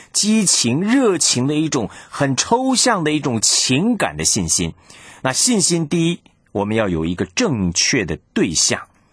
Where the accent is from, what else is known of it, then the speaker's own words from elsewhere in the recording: China; 这个我们中国人说这个眼见为凭啊